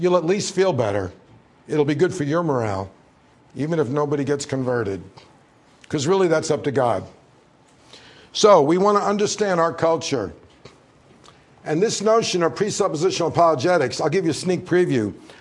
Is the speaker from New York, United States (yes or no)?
yes; Long Island, New York, United States; there was an intellectual atmosphere where I was growing up on Long Island.